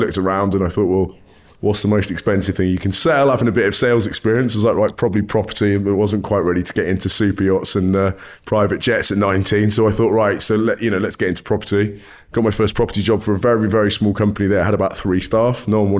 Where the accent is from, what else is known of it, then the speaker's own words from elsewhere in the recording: South West England, United Kingdom; moved away as an adult; also born or lived in Dubai; I grew up in the Cotswolds. So again, lived in a very nice place